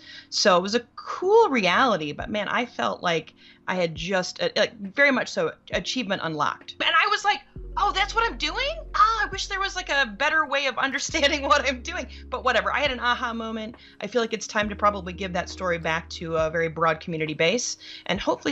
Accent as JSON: {"language": "English", "region": "Nebraska", "country": "United States", "lives_now": "Chicago, United States", "said": "So I'm from Nebraska originally. And it took me to Chicago"}